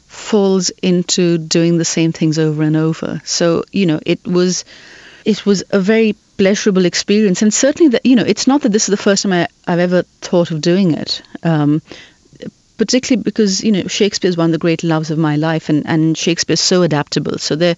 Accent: Karachi, Sindh, Pakistan; when I was growing up in Karachi, we didn't have, you know, you didn't have internet access

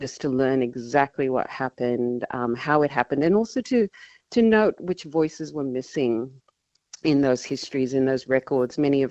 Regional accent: Fiji; I was born and raised in Fiji. I went to primary school and secondary school in Fiji, and I grew up there. And my my community, my people, my father's people were from Rambi Island in the northern part of Fiji.

